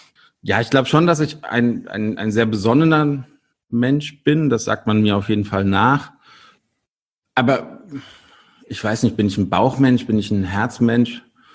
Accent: Rhineland, Germany; Nein, wir sind Rheinländer.

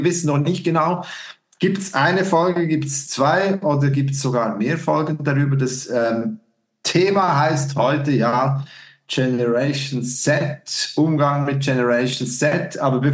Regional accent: Switzerland; Ich als Schweizer

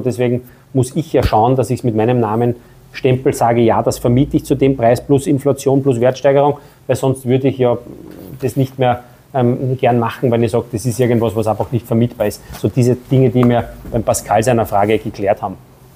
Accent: Retz, Lower Austria, Austria; Ich eröffne jetzt in meiner alten Heimat in Retz ein weiteres Büro.

